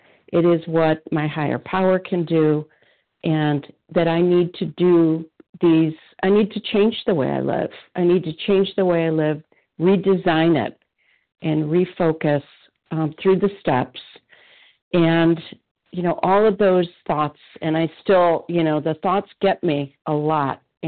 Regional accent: Illinois, United States; from Illinois, compulsive eater, and very grateful to be here this morning.

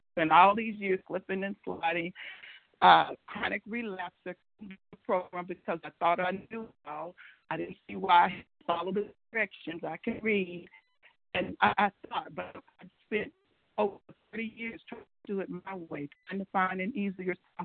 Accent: Georgia, United States; from Georgia.

